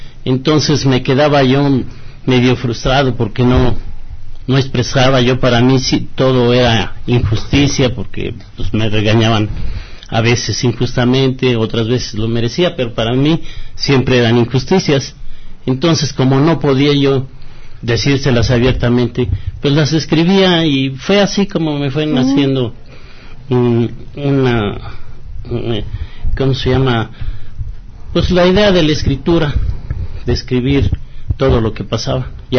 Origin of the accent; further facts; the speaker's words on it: Acámbaro, Guanajuato, Mexico; yo vengo del estado de Guanajuato, de Acámbaro, Guanajuato